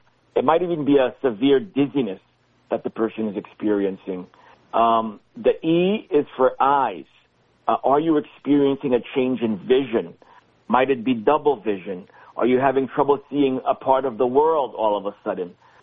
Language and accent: English; New York, United States; So, yeah, I grew up right here in the Hudson Valley. I grew up in Rockland County, went to the East Ramapo schools